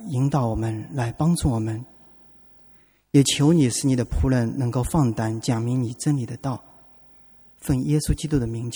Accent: Hangzhou, Zhejiang, China; 我的家乡呢，是在浙江杭州的一个山村里面。

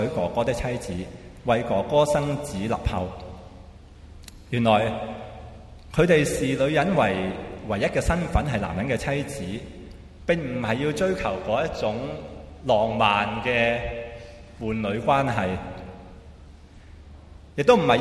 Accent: China; 所以呢个假设唔会系我哋中国人问出嚟嘅。

